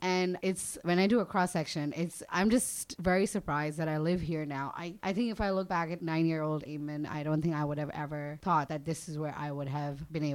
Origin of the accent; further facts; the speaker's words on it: Pakistan; also born or lived in Dubai, United Arab Emirates; now in Toronto, Canada; I grew up half in Pakistan and half in Dubai. And I now am in Toronto. I've been here for like 10 months now.